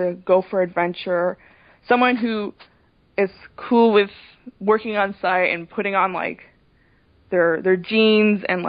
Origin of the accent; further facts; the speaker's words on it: Toronto, Ontario, Canada; now in Boron, United States; I'm originally from Toronto.